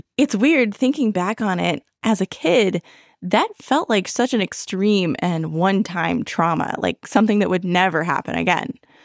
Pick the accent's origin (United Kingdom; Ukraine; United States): United States; San Diego, California; As you know, I grew up in San Diego.